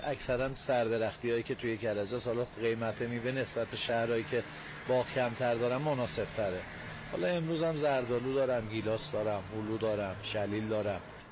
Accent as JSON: {"language": "Persian", "town": "Karaj", "region": "Alborz", "country": "Iran", "tie": "born or raised there", "also_born_or_lived": "Hamadan", "said": "اصالتاً همدانی هستم، ولی 2 سالگی اومدیم کرج. یه مدتی تهران کار میکردم، حدوداً 15-16 سالگی که وارد بازار کار شدم یه مدتی تهران کار میکردم، قسمت مهرآباد و آذری"}